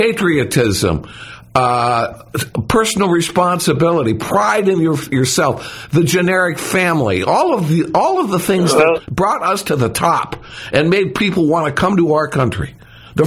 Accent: Chicago, Illinois, United States; Well, you know, for instance, my hometown of Chicago, they get rid of the Lori Lightfoot, who was doing a horrible job.

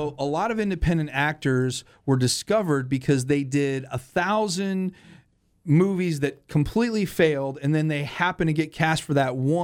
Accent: Mooseheart, Illinois, United States; also born or lived in Chicago; I grew up in Chicago. Well, I grew up at a city called Mooseheart in Illinois, which is funded by the Loyal Order of Moose.

